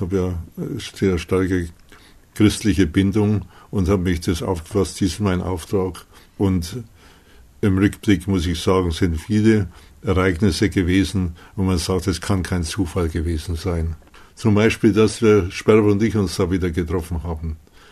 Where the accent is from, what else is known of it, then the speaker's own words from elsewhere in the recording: Bavaria, Germany; in meiner Heimat in Mittelfranken habe ich am Nachbarort